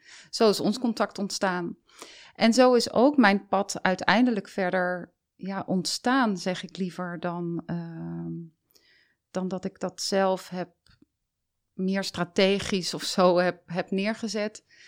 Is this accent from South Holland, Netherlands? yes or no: yes; Leidschendam, South Holland, Netherlands; also born or lived in Delft; ik ben dus geboren in Delft, heb daar maar kort gewoond. Leidschendam ben ik opgegroeid in een ondernemersgezin, ondernemersfamilie eigenlijk.